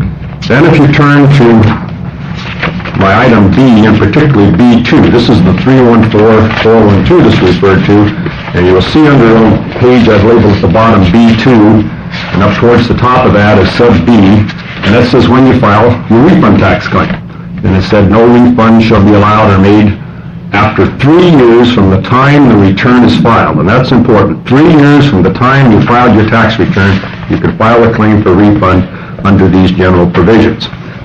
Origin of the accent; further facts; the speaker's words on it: Portland, Oregon, United States; I'm an attorney from Portland, Oregon